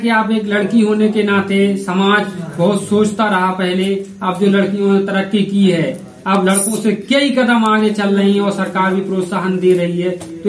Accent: Jhansi, Uttar Pradesh, India; हम तो उस नगरी से हैं, उस वीरांगना की नगरी से हैं, झांसी महारानी लक्ष्मीबाई

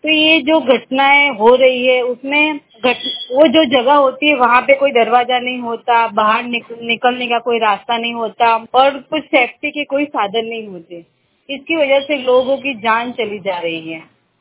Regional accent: Ahmedabad, Gujarat, India; मैं अहमदाबाद की रहने वाली हूँ।

